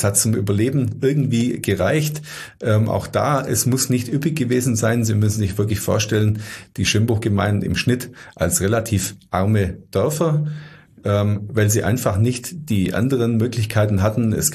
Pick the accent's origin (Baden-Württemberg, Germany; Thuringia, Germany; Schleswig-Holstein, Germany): Baden-Württemberg, Germany; Dettenhausen; Ich habe es jetzt nur für, sag mal, meine Heimatgemeinde, in der ich tätig bin, für Dettenhausen.